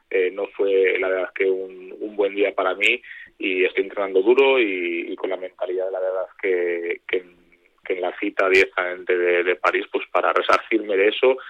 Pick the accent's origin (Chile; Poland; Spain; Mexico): Spain; Astudillo, Castile and León; now in Palencia, Spain; Vivo en Palencia, sí. Eso, o sea, yo nací en Astudillo, estuve hasta los 16, 17 años, hasta que más o menos empecé mi andadura en el atletismo. Y pues bueno, ya desde entonces ahora resido y vivo en Palencia, pero bueno, siempre que puedo bajo al pueblo.